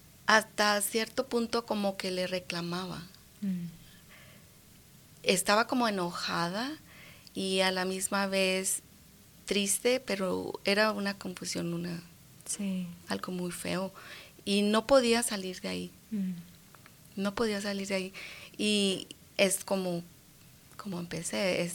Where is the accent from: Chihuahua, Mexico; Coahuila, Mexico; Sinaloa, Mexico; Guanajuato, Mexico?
Chihuahua, Mexico; now in United States; Yo soy de la ciudad de Chihuahua, Chihuahua.